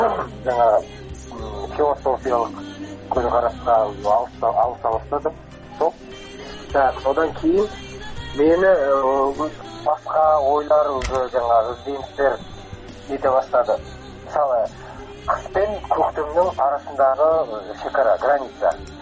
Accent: Almaty, Kazakhstan; Мен кичинтай кезде ауылда өстүм көрсөттү экен. Бизге потом болсо Алматыга мектеп окуган кезде көшүп келдик. То есть мен ауылда да болдум кичинтай кезде. Кийин калада да өсүп кеттим. Калада билем, ауылда билем.

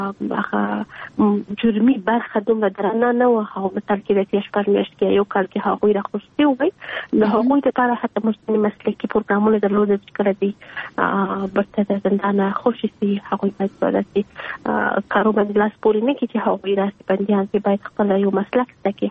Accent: Kandahar, Afghanistan; زه خپل د کندهار یم

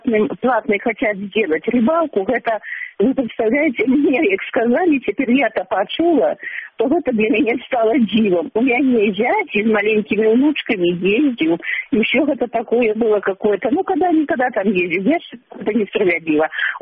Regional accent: Belarus; А почему мы должны платить белорусы

